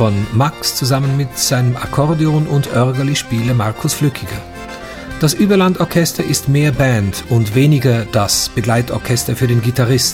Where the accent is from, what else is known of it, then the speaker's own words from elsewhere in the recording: Switzerland; Sind wir Schweizer einfach von Vorurteilen umzingelt, unserer eigenen Musik gegenüber?